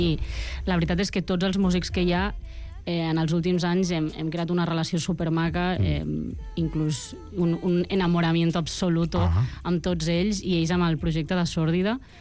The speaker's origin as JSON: {"language": "Catalan", "town": "Barcelona", "region": "Catalonia", "country": "Spain", "said": "som molt barcelonins, som molt de Barna."}